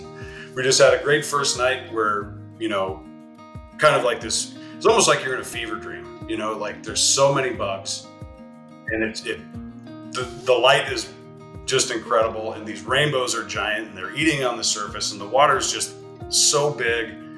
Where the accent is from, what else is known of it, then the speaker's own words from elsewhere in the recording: Kalispell, Montana, United States; I've got to live this kind of weird, awesome Tom Sawyer-esque life when I was growing up in Kalispell, always on the water, floating, fishing, riding my bike with a fishing rod and a pocket knife